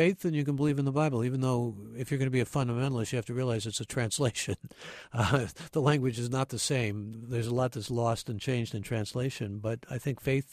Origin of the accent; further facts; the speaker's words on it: Cleveland, Ohio, United States; They say Yom Kippur out here in the West. I grew up in Cleveland. It was more of a fish holiday.